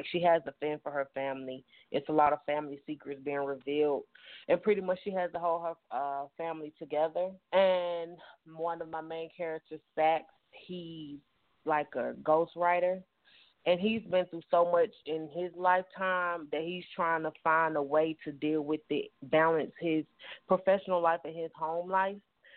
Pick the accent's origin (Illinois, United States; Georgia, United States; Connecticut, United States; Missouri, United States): Georgia, United States; Atlanta; I'm 28 years old. I'm from Atlanta, Georgia.